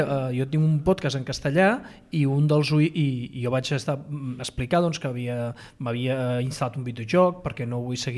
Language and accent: Catalan; Catalonia, Spain; soc català i soc d'aquí i veig les coses com les veiem aquí, però no sóc un extremista indepe.